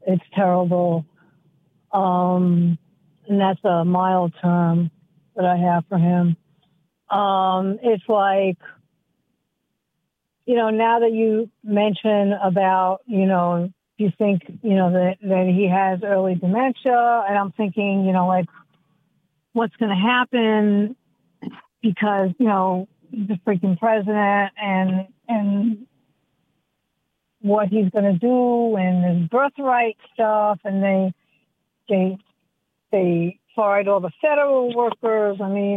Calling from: Takoma Park, Maryland, United States; Calling hi, from Maryland, Tacoma Park.

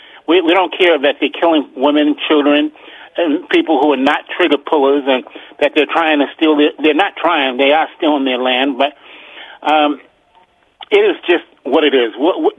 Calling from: Upper Marlboro, Maryland, United States; from Upper Marlboro.

